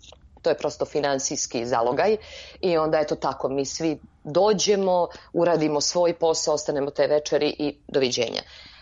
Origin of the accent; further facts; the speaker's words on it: Sarajevo, Federation of Bosnia and Herzegovina, Bosnia & Herzegovina; kao što rekoh, ja sam iz Sarajeva. I moje detinjstvo, moj prvi udah, slike i filmovi najranijeg života vezani su za moje žene bosanske.